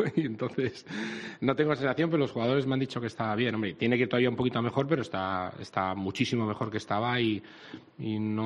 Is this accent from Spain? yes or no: yes; Altea, Valencian Community, Spain; después de mi tierra, de donde vivo, de Altea